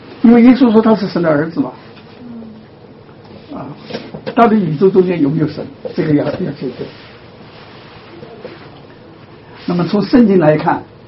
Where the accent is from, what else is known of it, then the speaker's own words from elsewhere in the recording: China; 那我们中国人啊，我们的中国，我们的祖先